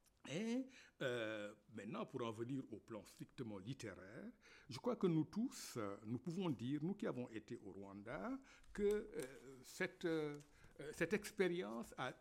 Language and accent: French; Senegal; first language Wolof; French is a second language; j'ai choisi d'enseigner à l'université Gaston-Berger la langue et la littérature wolof, ce que personne n'a jamais fait chez nous